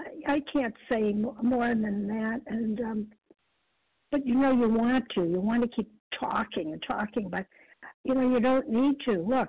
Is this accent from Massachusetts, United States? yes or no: yes; Massachusetts, United States; I'm from Massachusetts.